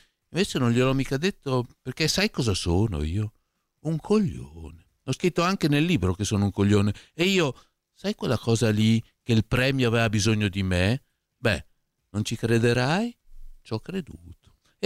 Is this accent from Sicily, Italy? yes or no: no; Parma, Emilia-Romagna, Italy; io sono di Parma